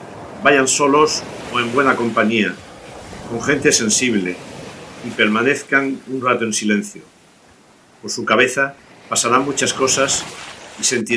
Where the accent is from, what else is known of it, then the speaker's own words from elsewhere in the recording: Cabo de Palos, Region of Murcia, Spain; casi una réplica del de mi tierra, aunque fuera algo más alto. En realidad, es el más alto de España, con 69 metros, frente a los 51 del de Cabo de Palos.